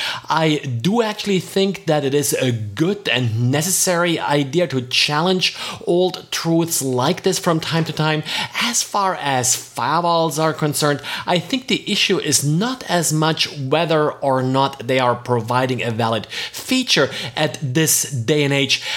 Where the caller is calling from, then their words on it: Jacksonville, Florida, United States; I'm today recording from Jacksonville, Florida.